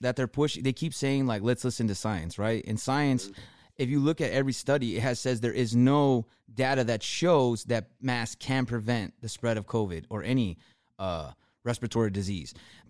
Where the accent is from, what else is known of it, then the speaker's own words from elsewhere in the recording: California, United States; That's because we're from Cali, though.